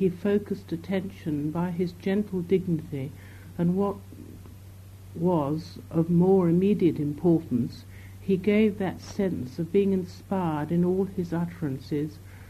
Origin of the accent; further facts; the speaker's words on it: Farnborough, South East England, United Kingdom; born there; also born or lived in Beaconsfield; I was born in Farnborough in Hampshire